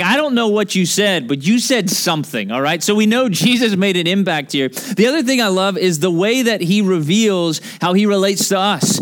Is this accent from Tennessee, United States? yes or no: yes; Memphis, Tennessee, United States; But yeah, we're from Memphis, Tennessee, which is, well, I was born and raised in Memphis.